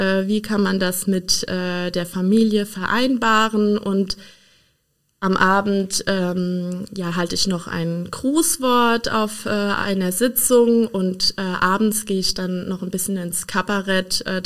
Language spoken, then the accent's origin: German; Rhineland-Palatinate, Germany; ich bin Pfälzerin. Ich komme aus dem Donnersbergkreis. Es ist eine wirklich sehr ländliche Region und mit vielen kleinen Dörfern sehr idyllisch. Ich lebe da im Prinzip mein ganzes Leben lang und habe da jetzt auch mit meiner Familie sozusagen ein Zuhause gefunden.